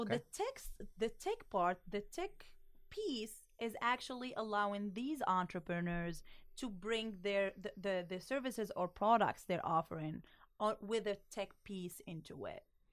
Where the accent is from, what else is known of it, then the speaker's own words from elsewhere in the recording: Morocco; now in United States; Everyone that I meet, especially here in the US, people are like, where are you from? And when I say Morocco, people are like, oh my God, I like the food.